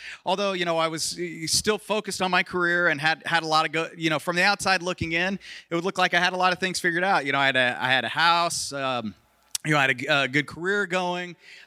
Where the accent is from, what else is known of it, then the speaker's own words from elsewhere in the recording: Wichita, Kansas, United States; also born or lived in New Mexico, United States / Texas, United States; So I was born in New Mexico, growing up, lived there, lived in Texas, and then ended up in Wichita.